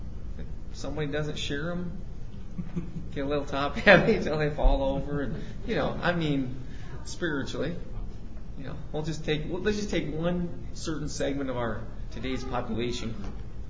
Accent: Montana, United States; You know, we're being from Montana.

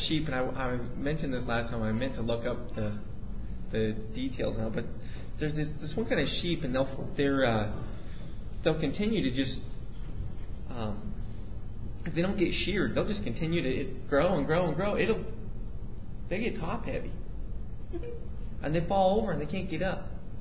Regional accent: Montana, United States; You know, we're being from Montana.

